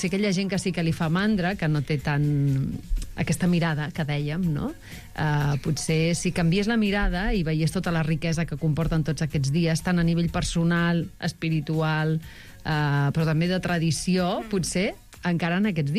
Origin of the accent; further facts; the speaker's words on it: Girona, Catalonia, Spain; now in Barcelona, Spain; jo que sóc de Girona, que allà és el fanalet